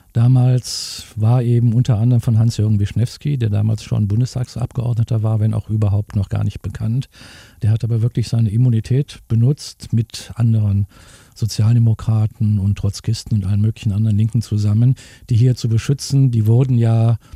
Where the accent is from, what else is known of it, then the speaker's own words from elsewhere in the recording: Krefeld, North Rhine-Westphalia, Germany; born there; Ich kam gleich nach dem Abitur, ich bin in Krefeld geboren, nach Köln